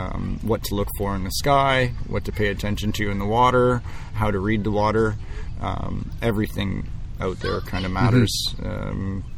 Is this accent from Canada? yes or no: yes; Long Point, Ontario, Canada; I grew up on the Great Lakes. I spent a lot of time in Long Point growing up. you know, pretty much my entire life.